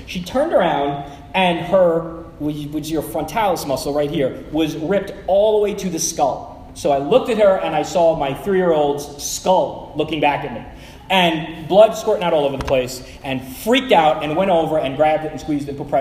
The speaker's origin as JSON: {"language": "English", "town": "Manhattan", "region": "New York", "country": "United States", "tie": "born or raised there", "said": "I know a lot of people in my hometown, Manhattan, felt that way when the towers fell. And we had friends in the towers. I had friends in the towers."}